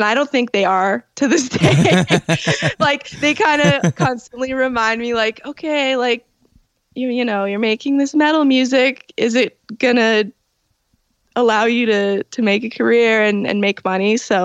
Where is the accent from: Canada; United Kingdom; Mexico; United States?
Canada; Toronto, Ontario; I was born in Toronto at, you know, Toronto General. And I grew up in the Italian area at St. Clair and Dufferin.